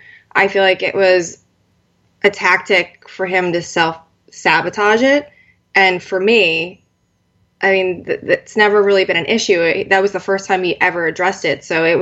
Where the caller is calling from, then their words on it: Northport, New York, United States; So I'm on Long Island. I'm actually in Northport right now.